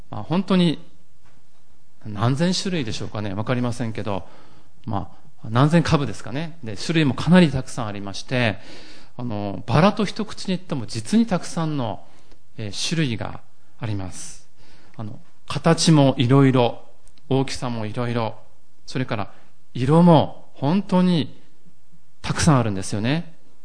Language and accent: Japanese; Murayama, Yamagata, Japan; 私の実家が山形の村山というところにありまして、今母が一人でそこに暮らしております。